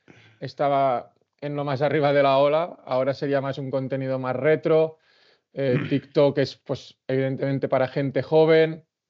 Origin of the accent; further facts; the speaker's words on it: Manresa, Catalonia, Spain; Yo soy de Manresa